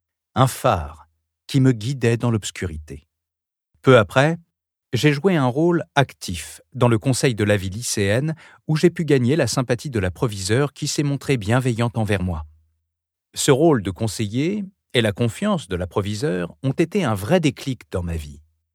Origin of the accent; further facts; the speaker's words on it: Paris, Île-de-France, France; born there; Je suis né à Paris de parents immigrés, issus d'une condition sociale très précaire. J'ai grandi dans une famille monoparentale avec une mère sans activité professionnelle.